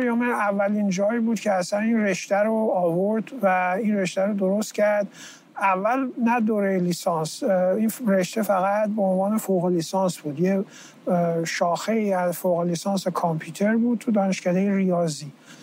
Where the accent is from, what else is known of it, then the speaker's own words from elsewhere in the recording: Tehran, Tehran Province, Iran; من بزرگ شده تهران هستم